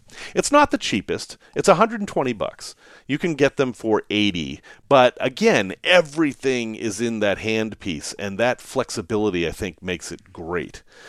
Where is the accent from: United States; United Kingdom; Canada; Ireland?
United States; Salem, Massachusetts; So growing up in Salem, Massachusetts, which was kind of a fantasy place to grow up